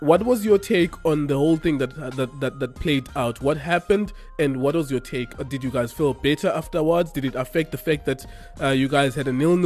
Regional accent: South Africa; I'm happy as a South African fan of football that a South African team is searching for that victory in the CAF Champions League.

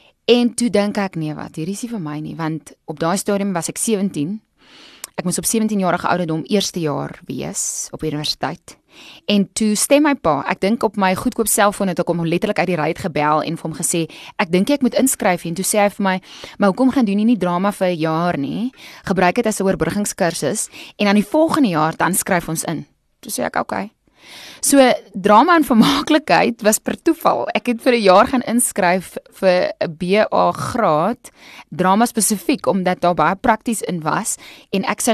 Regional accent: Ravensmead, Western Cape, South Africa; ek is eintlik van Ravensmead. So Ravensmead Parow, ja. En ek dink, en ek kan dit sê, want ek gaan elke jaar terug na my ou skool toe, Hoërskool Parow.

